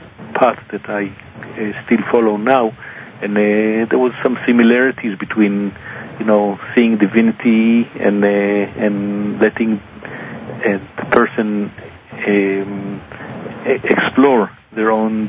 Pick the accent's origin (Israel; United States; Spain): Israel; moved away as an adult; when I came from Israel